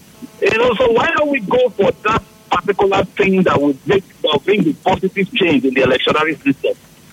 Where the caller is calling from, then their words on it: Port Harcourt, Rivers, Nigeria; I'm calling from Port Harcourt.